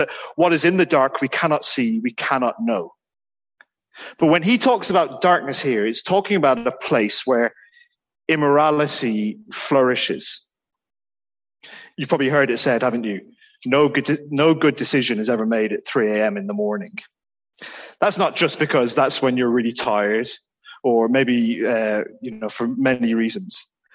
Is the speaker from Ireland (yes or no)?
yes; Ireland; For me, as an Irishman who tends to have a looser tongue than many, who likes to talk more than he should